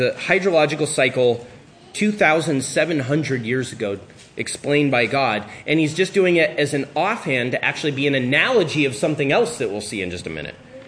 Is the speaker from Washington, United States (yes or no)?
yes; Tri-Cities, Washington, United States; also born or lived in Louisville, Kentucky; I grew up in the Tri-Cities, so we got the Columbia River, massive river. And then we lived in Louisville, Kentucky, right next to the Ohio River.